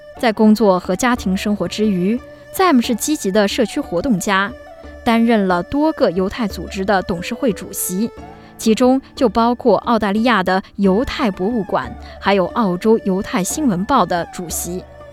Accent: Shanghai, China; 我们都是在一座特别的城市长大，共同经历了一段不会再有的历史

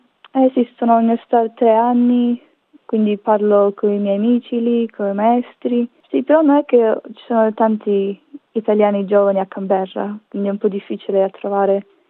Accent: Rome, Lazio, Italy; also born or lived in Moscow; Io sono nata a Roma, però subito dopo siamo trasferiti a Mosca per un po' e viaggiavo molto spesso da Roma a Mosca, quindi sono cresciuta in tutti e due paesi.

